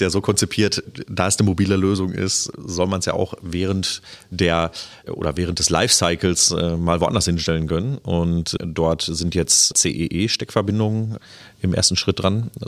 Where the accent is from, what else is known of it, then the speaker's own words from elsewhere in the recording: North Rhine-Westphalia, Germany; Ich komme aus dem Sauerland. Wir haben da ein kleines Einfamilienhaus gebaut.